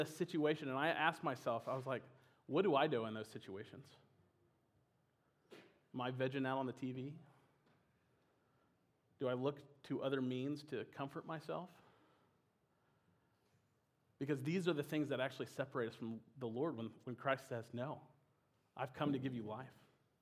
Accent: Missouri, United States; Northwest, I'm from Missouri.

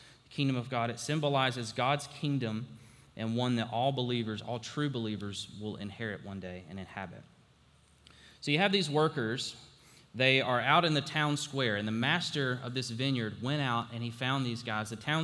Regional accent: Alabama, United States; You know, I grew up in Alabama. I'm a Bama fan. Roll Tide.

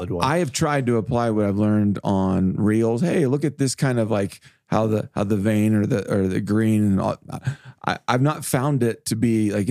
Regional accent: Midwest, United States; I grew up in the Midwest where Memorial Day was actually warm.

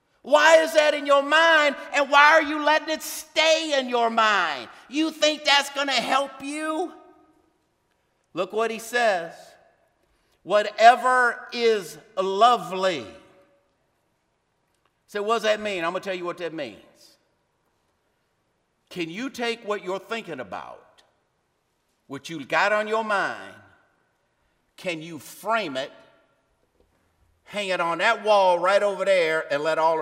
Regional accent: New York, United States; I'm from the Lower East Side of the city, so I'm going to give you the Lower East Side of the city definition.

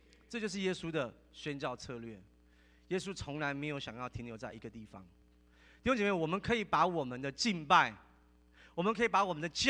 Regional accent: Taiwan; 也就是说我从台湾来的，我跟台湾人传福音叫做同文化。

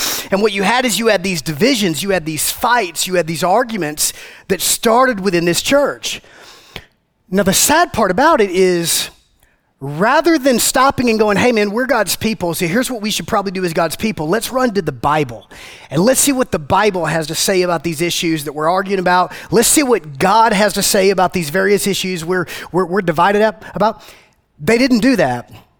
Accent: Macon, Georgia, United States; So we grew up in the same town, and where we grew up is both my wife and I, we're from Macon. We're from Macon, Georgia. Okay? A couple hours south of here from Macon, Georgia.

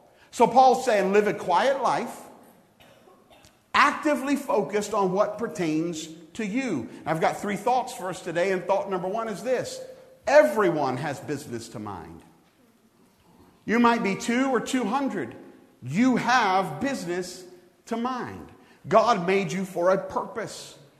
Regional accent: Louisiana, United States; I thought, "Man, we're from Louisiana. We're driving around in Arkansas.

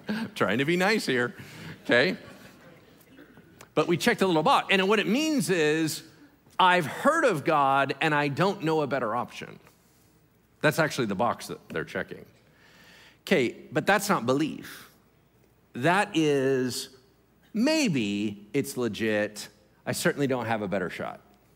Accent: California, United States; Anyway, and I'm on Folsom Lake. I grew up on Folsom Lake.

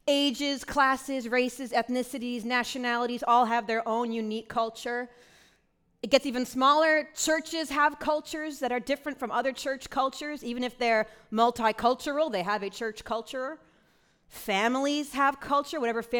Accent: Scarborough, Maine, United States; It's a huge city and a very different culture than Scarborough, Maine, where I grew up.

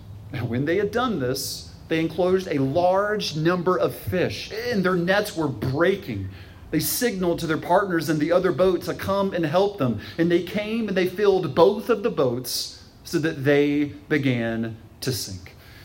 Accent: Charlotte, North Carolina, United States; For those who don't know, I grew up in Charlotte, North Carolina, and when I was a kid, Lake Norman was a big deal.

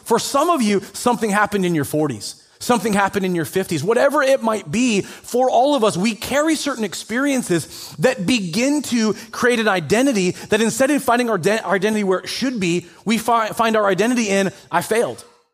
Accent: Everett, United States; I grew up in this community. I was born in Everett, spent a lot of time all the way through the school district here.

